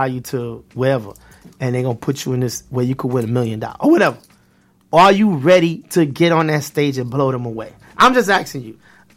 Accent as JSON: {"language": "English", "town": "Brooklyn", "region": "New York", "country": "United States", "said": "I remember moving down here and music that was popping up north, because I'm from Brooklyn, East New York"}